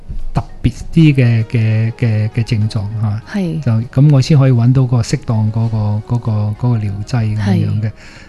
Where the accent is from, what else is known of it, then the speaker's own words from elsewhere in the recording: China; 我中国人你个个都係头发黑㗎啦